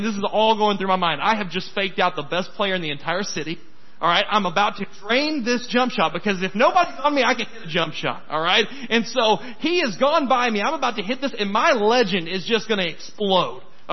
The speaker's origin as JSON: {"language": "English", "town": "Texarkana", "country": "United States", "tie": "born or raised there", "said": "I grew up in Texarkana. It's about 2.5 hours east of here if you've never been through there. Alright, it's a bi-state city."}